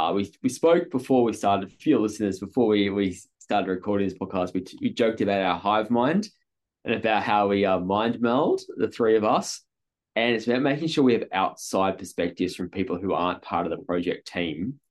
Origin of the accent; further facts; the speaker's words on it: Ballarat, Victoria, Australia; Then my hometown, Ballarat, is about 120,000 in Bendigo.